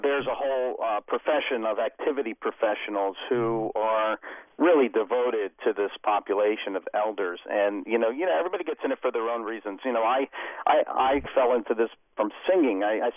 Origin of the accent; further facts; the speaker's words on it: Philadelphia, Pennsylvania, United States; I'm a guy from South Philadelphia.